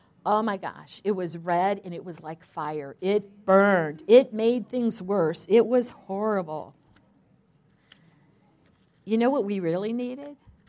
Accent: Arizona, United States; You know, I was raised in Arizona, and so it's sunny and hot and wonderful, you know, 90% of the year there

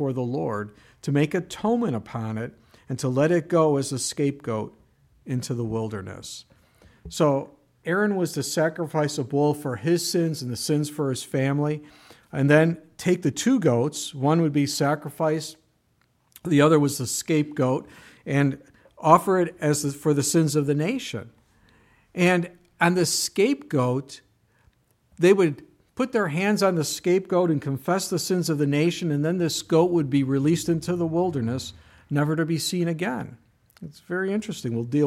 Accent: Missouri, United States; I'm like from Missouri, the show me state.

